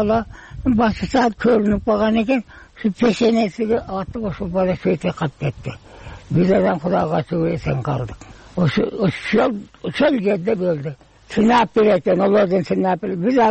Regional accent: Osh, Osh Region, Kyrgyzstan; Каяктан болосуз? Мен Оштон болом.

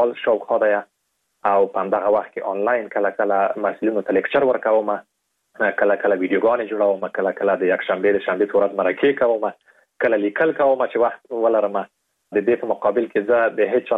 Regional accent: Afghanistan; دوی پوهېږي چې دغه کس افغانستان و او د افغان و

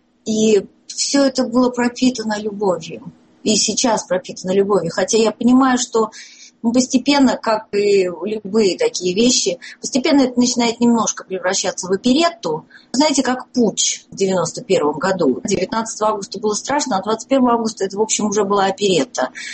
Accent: Russia; accent: Russian; мой российский говор, то есть мое российское грамотное и правильное произношение

